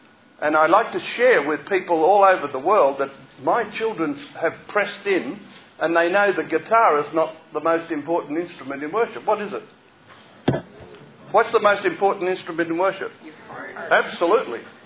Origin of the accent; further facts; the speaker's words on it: Australia; I went to Israel because I'm an Aussie and I love my country.